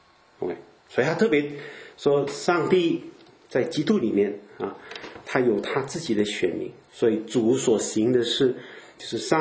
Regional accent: Malaysia; moved away; also born or lived in Canada; 可能以前我是从东方来的，我是马来西亚人嘛，对吧？然后我又跑到加拿大去，就过了10年啊

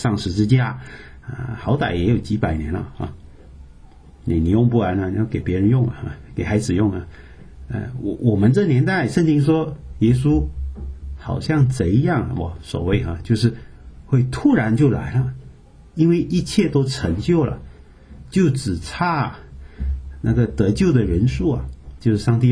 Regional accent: Canada; 我们从加拿大来，根本不知道什么叫欧元

